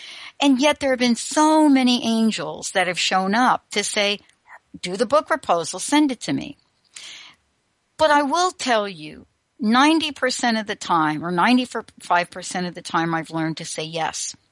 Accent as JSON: {"language": "English", "town": "Bronx", "region": "New York", "country": "United States", "said": "I'm ordinary. I come from the Bronx. I barely graduated high school."}